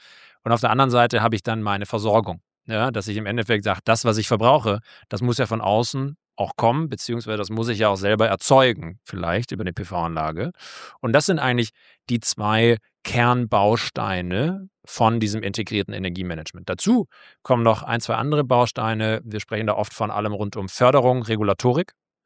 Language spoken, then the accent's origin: German; Germany; Ich bin am Bodensee in einem Kunststoffunternehmen aufgewachsen.